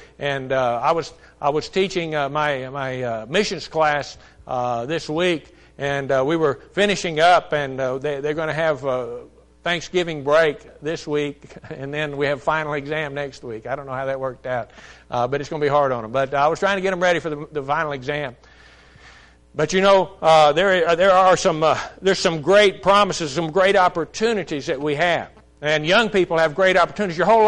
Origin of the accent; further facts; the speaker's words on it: Texas City, Texas, United States; born there; I was born in Texas City, Texas.